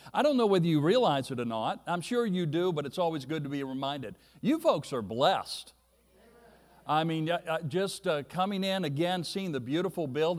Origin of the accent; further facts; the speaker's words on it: Missouri, United States; I'm from Missouri, so amens are allowed.